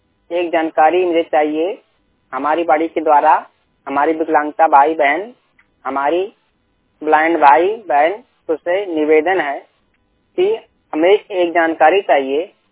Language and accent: Hindi; Basti, Uttar Pradesh, India; और मैं जिला बस्ती का रहने वाला हूँ। मूल निवासी उत्तर प्रदेश में हम हैं।